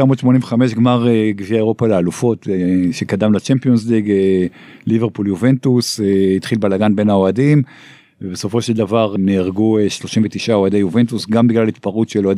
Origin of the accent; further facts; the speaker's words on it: Tel Aviv, Tel Aviv District, Israel; אז אני כילד, עוד לא היה קניון, עוד לא היה קניון, אבל ללכת, ואני... שגדלתי בצפון מזרח תל אביב